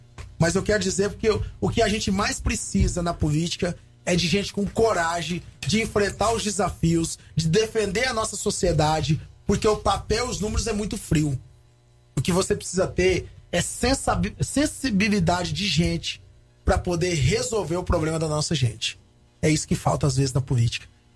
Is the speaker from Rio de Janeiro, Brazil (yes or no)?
no; Rondônia, Brazil; born there; eu tenho 40 anos, sou nascido em Rondônia, sou pai de 2 filhos, casado com a mesma mulher há 20 anos.